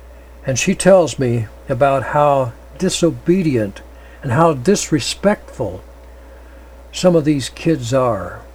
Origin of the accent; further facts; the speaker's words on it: United States; As an American, I have pride in my country, although I fear for my country